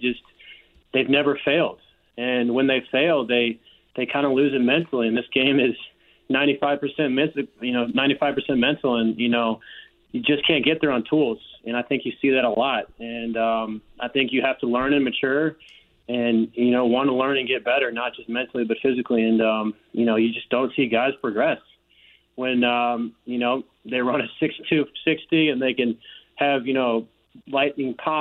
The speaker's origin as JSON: {"language": "English", "town": "St. Louis", "region": "Missouri", "country": "United States", "said": "I'm from St. Louis, so I needed a team"}